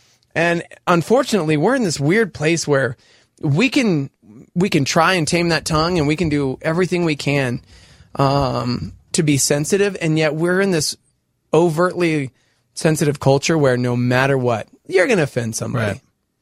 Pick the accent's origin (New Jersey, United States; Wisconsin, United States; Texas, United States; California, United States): Texas, United States; Okay, I'm from Texas. Mm-hmm. We call each other sir and ma'am.